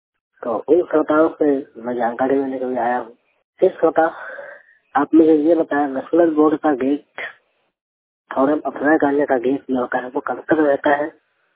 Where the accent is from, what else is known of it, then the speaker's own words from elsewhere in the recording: Bihar, India; जिला बेगूसराय, बिहार के रहने वाला हूँ।